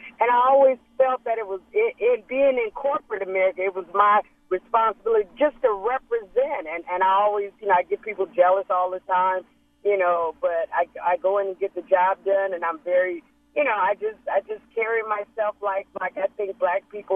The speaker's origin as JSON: {"language": "English", "town": "Chicago", "region": "Illinois", "country": "United States", "said": "I'm from Chicago, but my mother always trained us."}